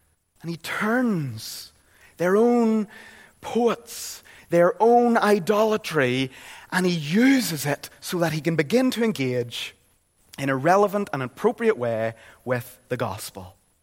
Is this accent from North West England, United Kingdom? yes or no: no; Northern Ireland, United Kingdom; I'm from Northern Ireland.